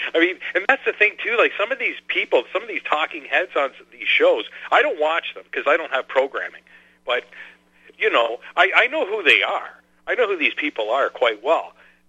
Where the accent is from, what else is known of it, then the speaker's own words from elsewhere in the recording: Canada; I'm from Canada.